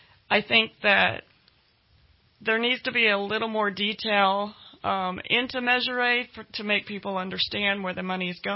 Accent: California, United States; I grew up in Shasta County, been here over 36 years, graduated from West Valley High School in 1986.

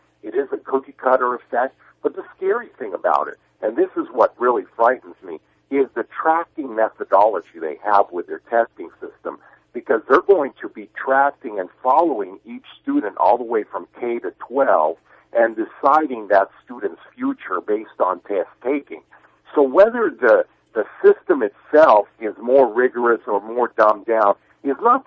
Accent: New York, United States; As far as a United States citizen and as far as an American born and bred here, born in New York, I am for personal choice

